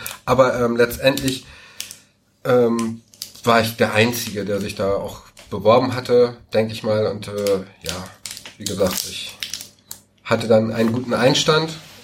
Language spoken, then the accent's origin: German; Schleswig-Holstein, Germany; Ich komme ursprünglich aus Dithmarschen. Da ist Heide ja die Kreisstadt.